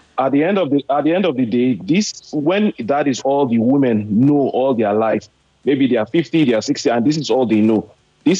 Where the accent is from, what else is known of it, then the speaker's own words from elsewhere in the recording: Nigeria; born there; I was born in the North, so I think I still have some little understanding of how the whole thing works.